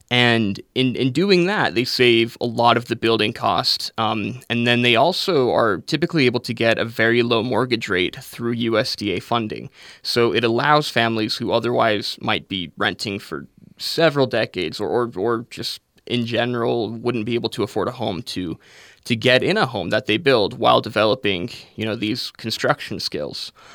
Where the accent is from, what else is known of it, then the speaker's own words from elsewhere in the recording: Smithfield, Utah, United States; I am. Yeah, I'm from Smithfield, actually.